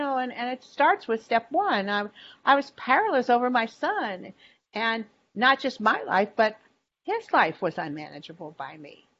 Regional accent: Kentucky, United States; I was from Kentucky, and I grew up poor

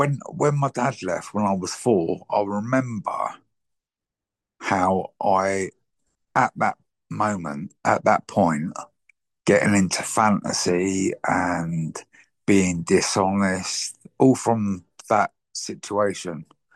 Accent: Harrow, London, United Kingdom; also born or lived in Woolwich; I was born in London. In Woolwich, and I kind of grew up for the first 15 years in Middlesex, in Harrow, and well, Stanmore. And it sounds really posh because it's a Jewish area, but I was in the council estate

